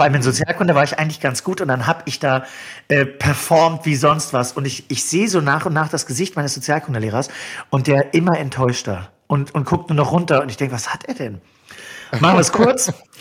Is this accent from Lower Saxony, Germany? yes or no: no; Neubrandenburg, Mecklenburg-Vorpommern, Germany; Ich komme natürlich aus Neubrandenburg.